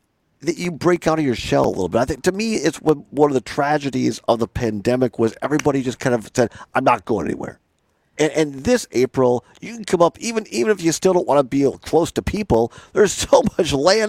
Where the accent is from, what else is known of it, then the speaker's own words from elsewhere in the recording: Wisconsin, United States; now in Madison, United States; I grew up in Southwest Wisconsin. I live most of the time now in Madison. And I go to Eau Claire. I have family in Eau Claire.